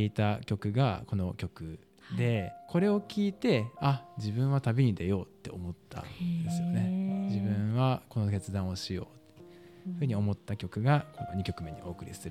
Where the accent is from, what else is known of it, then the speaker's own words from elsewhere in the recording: Hiratsuka, Kanagawa, Japan; 神奈川の平塚っていうところの出身ですね